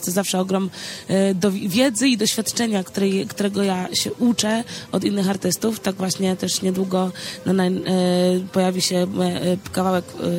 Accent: Szczecin, West Pomeranian Voivodeship, Poland; w sercu jestem całkowicie słowiańską istotą, także, bo wychowałam się w Polsce, pochodzę ze Szczecina

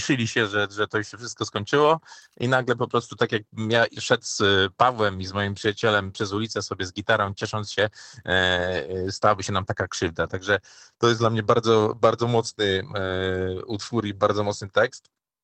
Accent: Suwałki, Podlaskie Voivodeship, Poland; a jestem z Suwałk

